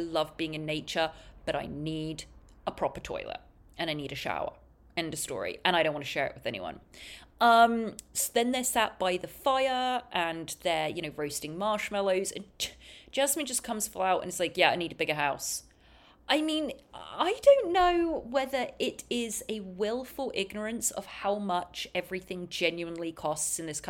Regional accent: South East England, United Kingdom; moved away; And I'm not from London. I'm from about 40 miles, 50 miles west of London. So we do speak very differently

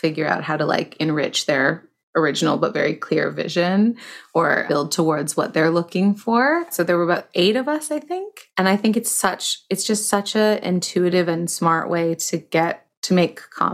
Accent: Toronto, Ontario, Canada; I started in Toronto, where I'm from.

